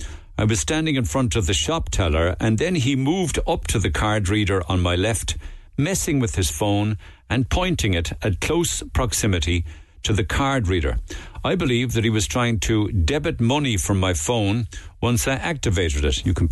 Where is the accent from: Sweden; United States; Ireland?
Ireland; Cork, Munster; I'm from Cork and I can't make Dublin work.